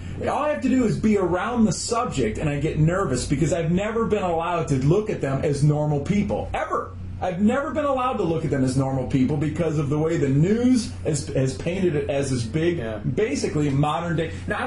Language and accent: English; Wisconsin, United States; And I remember when I was growing up in Wisconsin, I knew very few, to be PC, African-Americans, knew very few black people, very few.